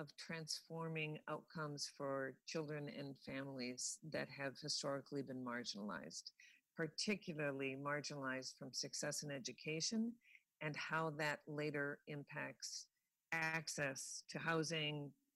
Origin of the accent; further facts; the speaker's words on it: Racine, Wisconsin, United States; moved away as an adult; also born or lived in Madison; now in San Francisco, United States; I'm from Wisconsin, grew up in Racine, lived in Madison for most of my adult life